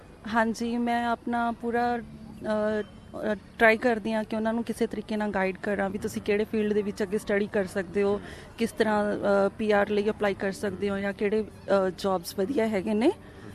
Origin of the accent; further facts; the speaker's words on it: Fatehgarh Sahib, Punjab, India; ਪੰਜਾਬ ਤੋਂ ਸਰ, ਮੇਰਾ ਜ਼ਿਲ੍ਹਾ ਫਤਿਹਗੜ੍ਹ ਸਾਹਿਬ ਆ